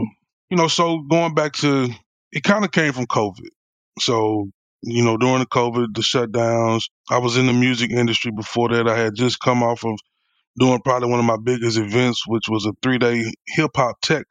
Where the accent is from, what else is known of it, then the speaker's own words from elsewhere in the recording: Alabama, United States; It was amazing. I feel like I've always been an ambassador for the area.